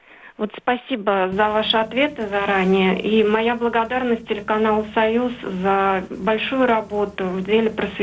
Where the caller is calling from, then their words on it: Nizhny Novgorod, Nizhny Novgorod Oblast, Russia; я из Нижнего Новгорода.